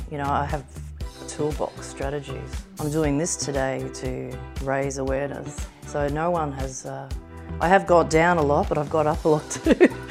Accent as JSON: {"language": "English", "town": "Brisbane", "region": "Queensland", "country": "Australia", "tie": "born or raised there", "said": "Well, growing up in Brisbane and having the Gold Coast as my backyard, we were always at the beach."}